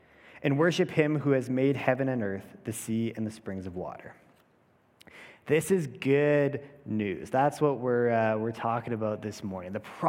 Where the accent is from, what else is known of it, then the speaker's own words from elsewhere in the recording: Calgary, Alberta, Canada; now in Prince George, Canada; I'm from Calgary. I am up here in Prince George for Adriana's wedding.